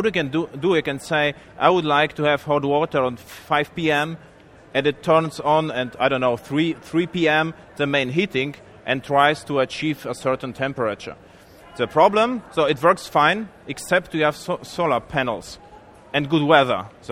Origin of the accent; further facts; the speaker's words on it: Bavaria, Germany; now in California, United States; You have to know as well, I'm from Bavaria. So we have strong winters with minus degrees.